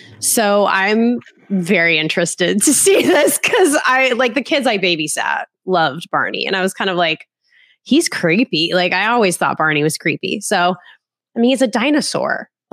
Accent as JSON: {"language": "English", "town": "Orlando", "region": "Florida", "country": "United States", "tie": "born or raised there", "said": "because I grew up in Orlando"}